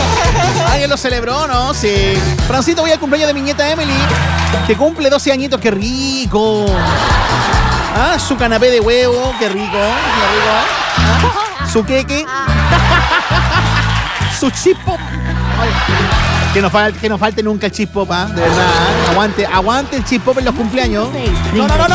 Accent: Quilpué, Valparaíso, Chile; Somos de Quilpue, somos un 7, qué rico, ¿ah?

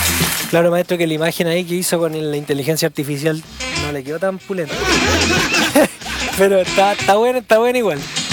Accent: Chile; Así que como nosotros chilenos descendemos de ahí, es nuestra igual.

